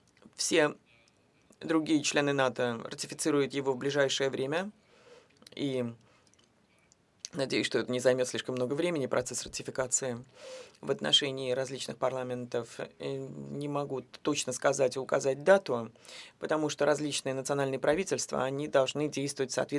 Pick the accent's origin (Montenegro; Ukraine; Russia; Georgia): Montenegro; Я из Черногории